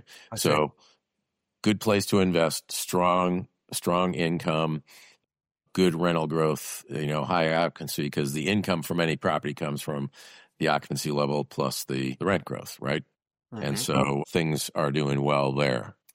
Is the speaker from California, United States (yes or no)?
no; Oshkosh, Wisconsin, United States; The mall where I grew up in Oshkosh was actually closed down and foreclosed on many years ago.